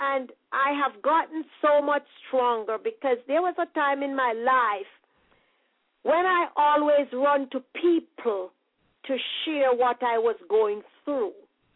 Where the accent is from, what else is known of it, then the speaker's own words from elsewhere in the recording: Jamaica; I was born and raised in Jamaica